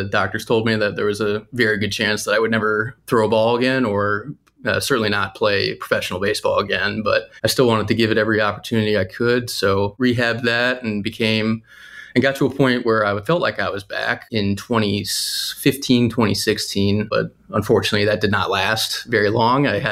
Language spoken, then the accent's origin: English; Maryland, United States; There's some awesome opportunities where I grew up in Maryland, and I just started playing more and I loved it and slowly got better at it.